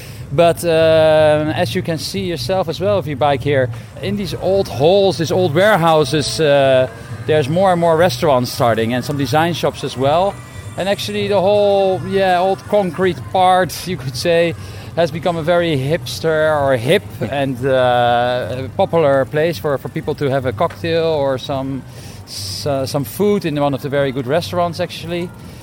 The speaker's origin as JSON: {"language": "English", "town": "The Hague", "region": "South Holland", "country": "Netherlands", "moved": "yes", "lives_now": "Belgrade, Serbia", "said": "I'm from Holland originally, from the city of The Hague. I moved to Belgrade in 2011"}